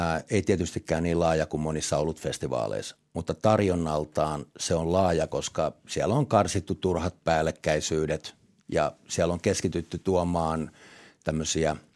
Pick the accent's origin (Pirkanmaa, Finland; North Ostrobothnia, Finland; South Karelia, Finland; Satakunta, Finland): Pirkanmaa, Finland; Tampere; Tampere on mun vanha kotikaupunki ja mä oon täältä kotoisin